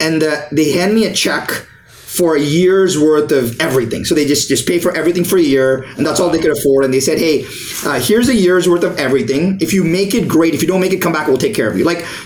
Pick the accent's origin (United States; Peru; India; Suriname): India; my parents realized that, who had never left India. I was born in India, by the way, never left India.